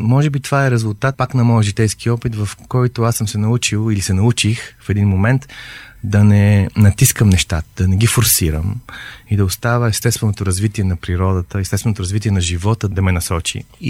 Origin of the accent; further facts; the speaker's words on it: Sofia, Sofia City, Bulgaria; от София съм